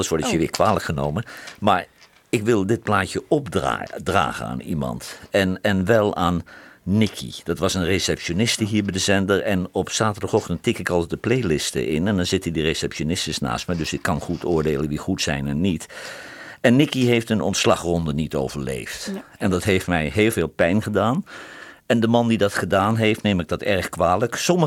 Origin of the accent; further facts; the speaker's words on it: Nijmegen, Gelderland, Netherlands; also born or lived in Drenthe; ik kom eigenlijk uit Nijmegen, maar mijn vader werkte bij de Rijkspolitie en die werd overgeplaatst naar Drenthe. En toen heb ik daar 2-3 jaar gewoond